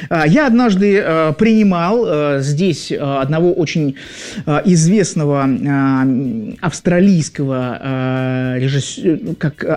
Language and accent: Russian; Saint Petersburg, Russia; я вам расскажу, как коренной житель, так сказать, чему верить и чему нет.